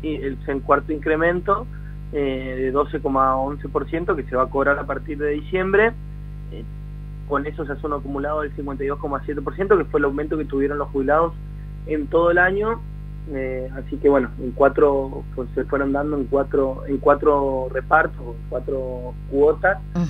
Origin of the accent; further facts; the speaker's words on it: Argentina; nos han dejado a nosotros como argentinos